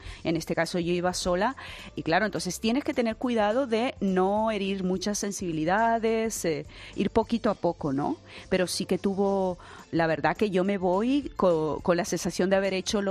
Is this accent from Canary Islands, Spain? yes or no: yes; Canary Islands, Spain; volé desde Canarias, de donde soy, a Sudáfrica